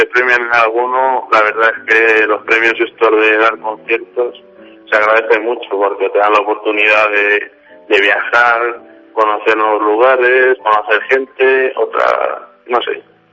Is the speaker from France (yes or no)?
no; Cuenca, Castilla-La Mancha, Spain; yo que soy de Cuenca